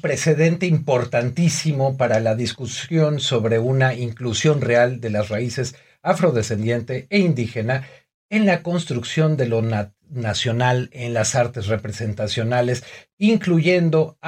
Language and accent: Spanish; Mexico; una parte de la identidad de lo que somos los mexicanos.